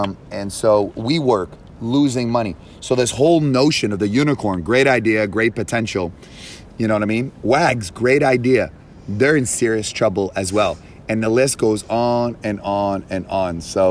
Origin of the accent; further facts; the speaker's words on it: Canada; also born or lived in Toronto; I'm from Canada. I lived in Toronto.